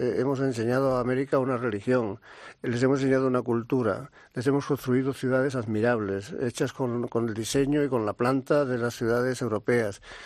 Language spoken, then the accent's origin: Spanish; Spain; Somos así, los españoles nos gusta mucho sufrir